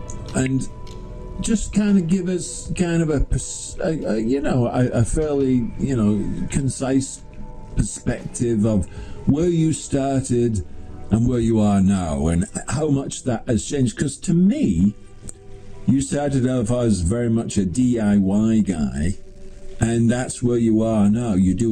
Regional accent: Wigan, North West England, United Kingdom; moved away; I'm originally from the Wigan area.

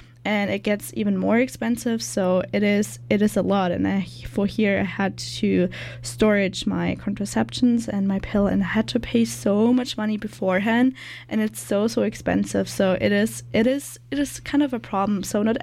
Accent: Germany; now in Canada; So I'm from Germany

